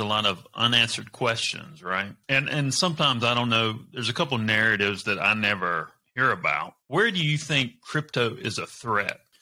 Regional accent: the South, United States; Well, me being from the South myself

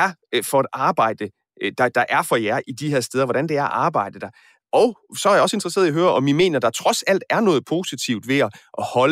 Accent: Aarhus, Central Denmark Region, Denmark; Nu er jeg selv fra Aarhus

